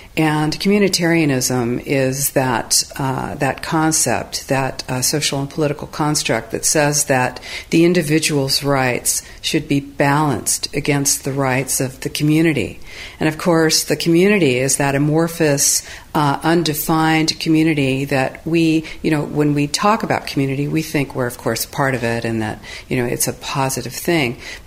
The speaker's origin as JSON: {"language": "English", "region": "California", "country": "United States", "said": "I'm from the United States, California."}